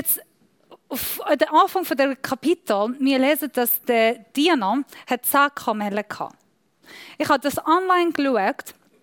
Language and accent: German; Iran; German is a second language; Alle, die mich nicht kennen, ich bin Iranerin